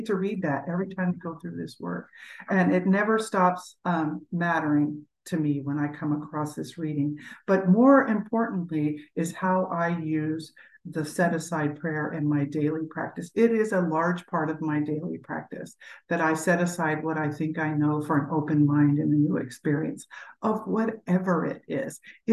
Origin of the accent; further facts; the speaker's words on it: Texas, United States; I'm from Texas, so riding herd is like one of those things that people do around here.